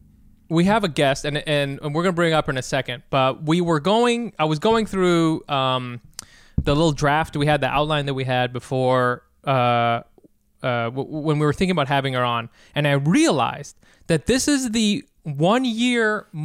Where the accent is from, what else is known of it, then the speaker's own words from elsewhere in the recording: United States; No. I'm from America.